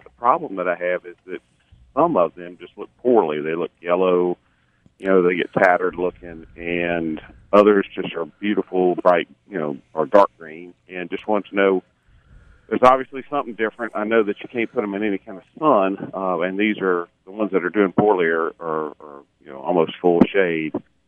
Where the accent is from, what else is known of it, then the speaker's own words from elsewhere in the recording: Baton Rouge, Louisiana, United States; I guess I transplanted a bunch from my home town of Baton Rouge, brought them over